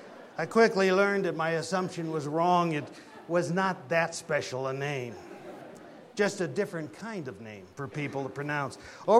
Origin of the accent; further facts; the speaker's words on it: Peoria, Illinois, United States; also born or lived in Oklahoma; I was born in Peoria, Illinois, spent my early childhood in Illinois and Oklahoma.